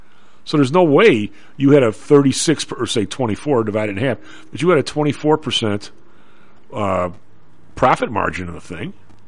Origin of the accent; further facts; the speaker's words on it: Illinois, United States; accent: Southside Chicago; My Southside accent is fired up.